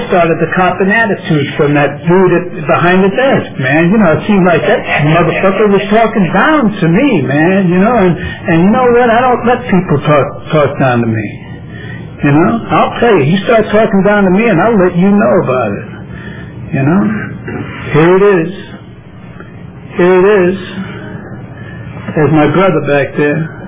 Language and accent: English; San Francisco, California, United States; I was born and raised out in the Bayview Hunters Point.